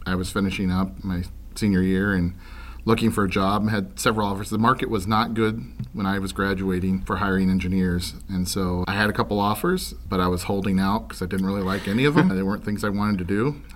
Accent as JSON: {"language": "English", "region": "Illinois", "country": "United States", "said": "Originally from Illinois, as you mentioned. Also, I was in a military family, so we moved around quite a bit, but my grandparents on my mother's side have a farm in Illinois."}